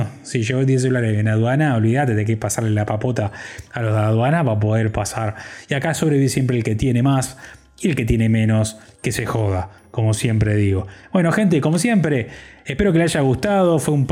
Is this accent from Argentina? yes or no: no; Uruguay; yo ya como todo uruguayo ignorante, fui y le pregunté